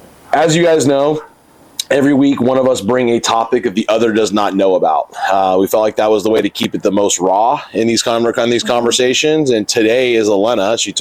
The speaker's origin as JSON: {"language": "English", "region": "California", "country": "United States", "said": "And you've got a lot of people here in Texas praying for you. And I'm from California originally."}